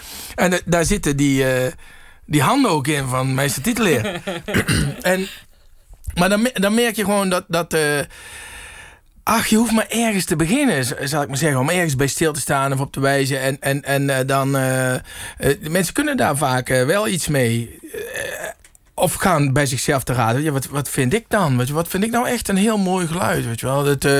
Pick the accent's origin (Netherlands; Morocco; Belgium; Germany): Netherlands; Limburg; Ik kom uit Limburg.